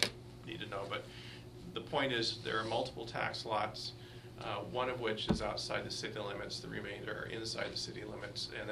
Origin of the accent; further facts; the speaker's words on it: Oregon, United States; Just a little background. I grew up in Oregon.